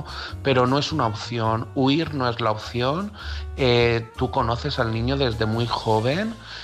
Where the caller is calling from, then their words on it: Madrid, Community of Madrid, Spain; de Madrid.